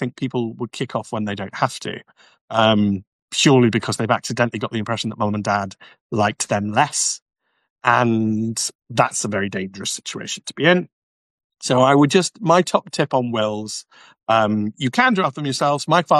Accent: United Kingdom; because we're very British

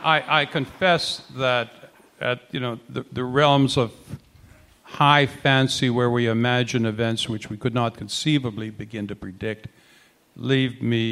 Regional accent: the West, United States; It all began in the frontier, and I'm from the West, so I buy into that.

